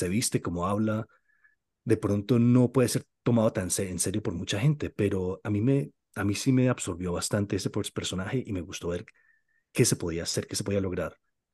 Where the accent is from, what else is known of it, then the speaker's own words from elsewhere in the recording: Philippines; De adolescente. Me crié en Filipinas, donde no veía mentalistas ni nada.